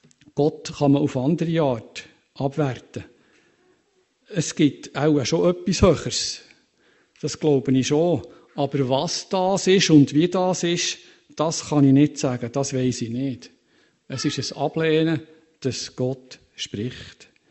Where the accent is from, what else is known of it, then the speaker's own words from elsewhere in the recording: Lucerne, Switzerland; born there; Ich bin in Luzern geboren.